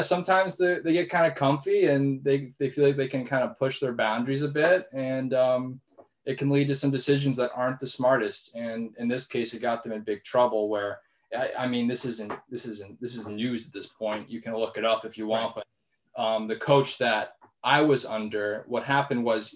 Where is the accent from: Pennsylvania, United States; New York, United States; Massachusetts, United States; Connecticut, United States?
Connecticut, United States; Fairfield; I'm from Fairfield. So that was one of the reasons why I didn't consider it, was it's right there.